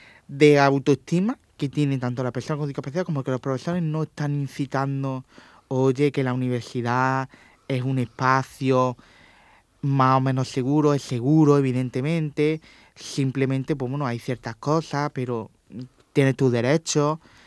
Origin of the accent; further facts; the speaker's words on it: Córdoba, Andalusia, Spain; now in Málaga, Spain; Yo es que soy de Córdoba, ¿vale? Yo soy de Córdoba, pero yo estoy más tiempo ya en Málaga. Uh-huh. Estudio en Málaga por cuestiones de salud y por cuestiones personales.